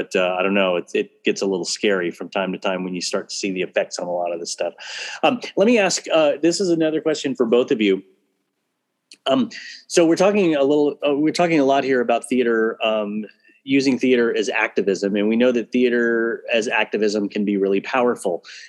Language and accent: English; Houston, Texas, United States; because I'm originally from Houston and I'm worried about my hometown being underwater at some point